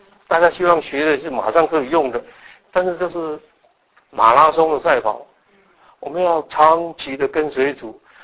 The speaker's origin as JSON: {"language": "Chinese", "country": "Taiwan", "said": "我从台湾来，那为什么我选这个题目呢？"}